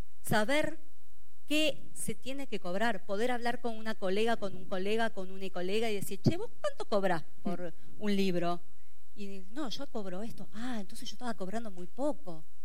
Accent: Argentina; Nosotras que venimos de Argentina

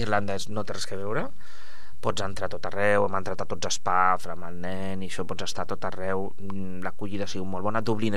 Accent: Catalonia, Spain; veig que a vegades som molt sossos nosaltres aquí, som catalans, som sossos catalans

